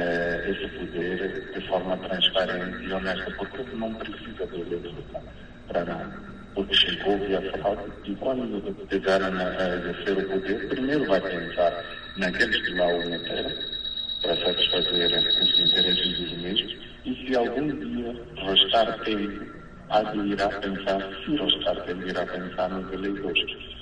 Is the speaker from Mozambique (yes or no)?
yes; Mozambique; Infelizmente, como moçambicano, vou sempre tentar incentivar as pessoas para irem votar